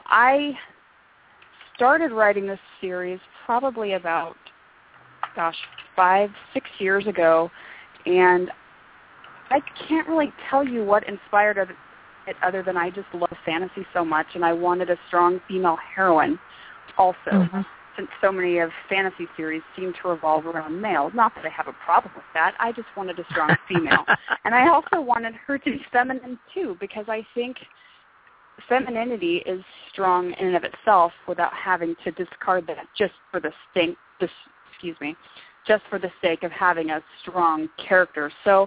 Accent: California, United States; yeah, see, we're from Northern California, so the stuff I've been to was in that area.

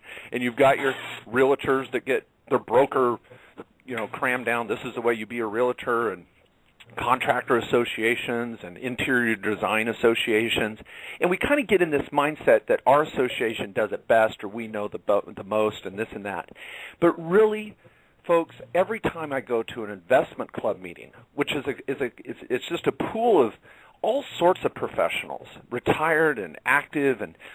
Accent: Washington, United States; I grew up in Washington State. For those that don't know, that's where I grew up.

